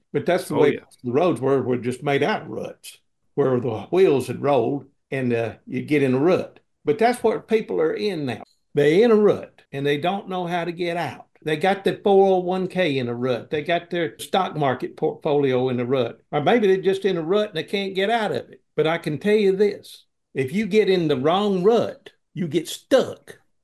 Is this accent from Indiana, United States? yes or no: no; Sand Mountain, Alabama, United States; All I got to say, I'm from Sand Mountain. I grew up in Sand Mountain.